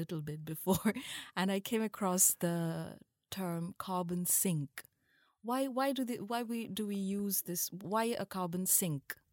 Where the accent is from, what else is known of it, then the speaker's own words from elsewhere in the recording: Kolkata, West Bengal, India; I grew up in India, right? I grew up in Calcutta, to be precise.